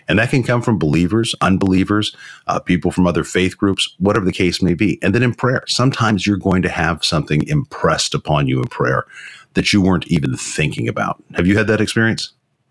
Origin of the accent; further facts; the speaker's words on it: Florida, United States; Well, I grew up in the South, in Florida